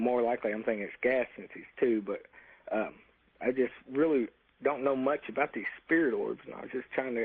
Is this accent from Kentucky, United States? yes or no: yes; Somerset, Kentucky, United States; I'm from Somerset, Kentucky. Recently been in this apartment building for about 1 month